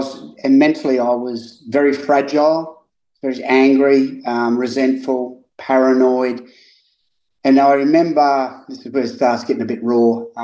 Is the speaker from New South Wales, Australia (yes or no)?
no; Rockhampton, Queensland, Australia; So obviously I'm an Australian and I grew up in a place called Rockhampton, which is in central Queensland.